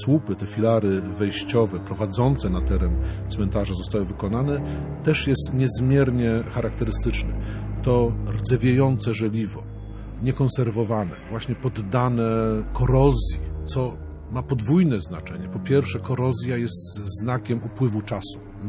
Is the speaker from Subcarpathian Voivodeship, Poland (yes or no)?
no; Gdańsk, Pomeranian Voivodeship, Poland; co jako gdańszczanin z wielką dumą tutaj chciałbym podkreślić.